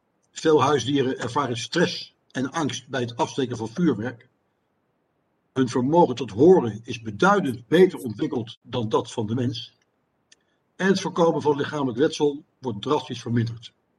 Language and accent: Dutch; The Hague, South Holland, Netherlands; ik kom uit Den Haag. Ik ben opgegroeid in Den Haag.